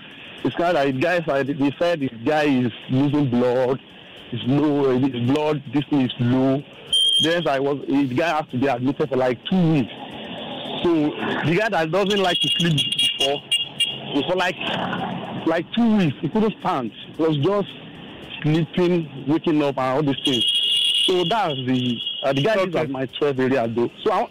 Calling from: Ikeja, Lagos, Nigeria; from Ikeja.

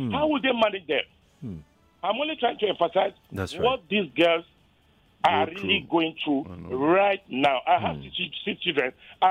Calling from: Lagos, Nigeria; I'm calling from Lagos, from my papa.

